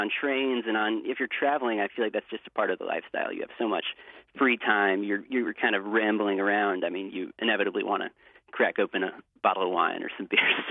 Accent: North Carolina, United States; I went through my home state of North Carolina

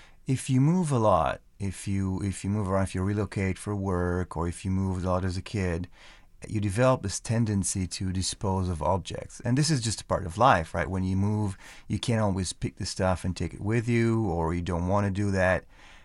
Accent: Israel; English is a second language; now in Lawrence, United States; You know, I grew up in Israel and, I went to the same school, same class, same teacher for most of my school.

